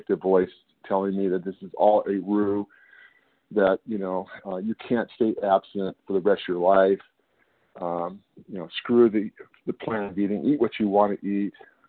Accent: California, United States; I'm from Northern California.

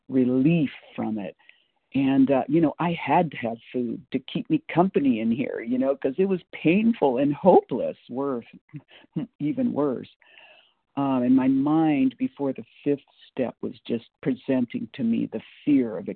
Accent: California, United States; now in Boise, United States; I pray every day for the people in my home state of California.

